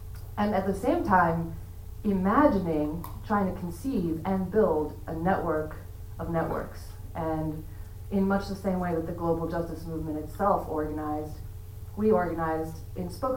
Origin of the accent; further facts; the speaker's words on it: New York City, New York, United States; I'm from New York City.